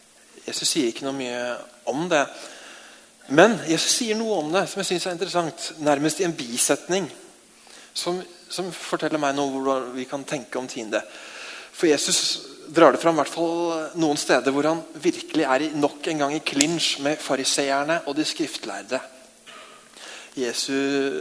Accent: Jessheim, Akershus, Norway; Jeg kommer fra Øvre Romerike, ikke sant? Et litt område rett nord for her. Jeg kommer fra Jessheim, det tidligere Øvre Romerike.

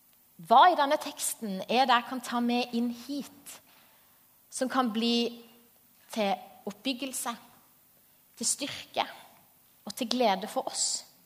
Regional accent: Agder, Norway; I hvert fall som sørlending som er det, eller kanskje ja vel.

